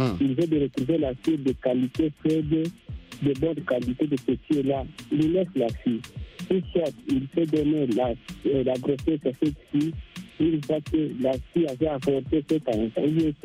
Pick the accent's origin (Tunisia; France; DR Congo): DR Congo; Goma, North Kivu; À Goma, j'habite à Goma, je suis quelqu'un de Goma.